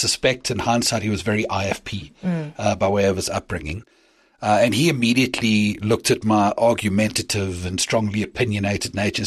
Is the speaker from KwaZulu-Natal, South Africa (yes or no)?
yes; Durban, KwaZulu-Natal, South Africa; I was born in Durban in 1985, so I'm 39 this year.